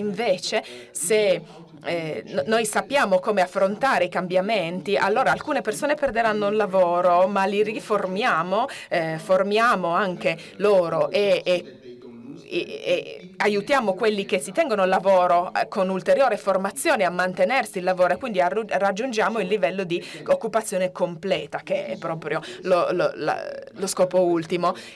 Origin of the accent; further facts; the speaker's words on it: United States; io sono statunitense, mi sembra un po' tutto un'utopia.